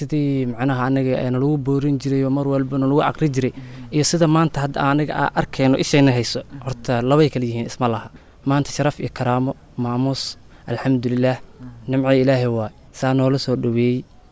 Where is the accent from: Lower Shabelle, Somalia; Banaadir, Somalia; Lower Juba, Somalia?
Lower Shabelle, Somalia; Baraawe; waxaan ka yimid baraawe